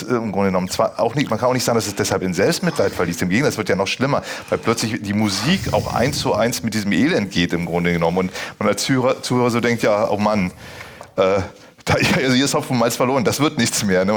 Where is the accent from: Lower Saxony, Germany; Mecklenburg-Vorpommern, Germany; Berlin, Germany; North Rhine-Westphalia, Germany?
Berlin, Germany; das kenne ich als Berliner auch